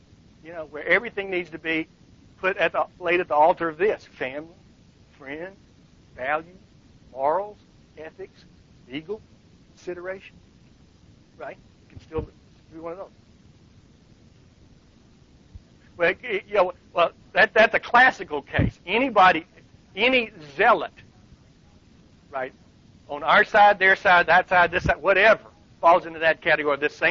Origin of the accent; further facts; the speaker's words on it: the South, United States; and I grew up in the South, so I'd never seen a team of sled dogs